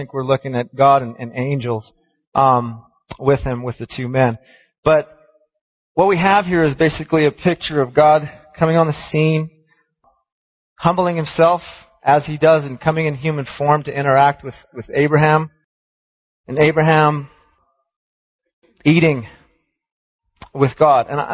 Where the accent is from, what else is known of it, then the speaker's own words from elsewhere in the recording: Hawaii, United States; I'm from Hawaii, potluck, it's like you come and people know how to do food in Hawaii.